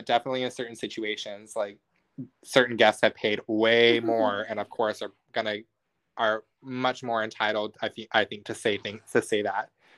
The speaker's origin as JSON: {"language": "English", "town": "Orlando", "region": "Florida", "country": "United States", "tie": "born or raised there", "said": "Because I, growing up in Orlando, we never went in the holidays."}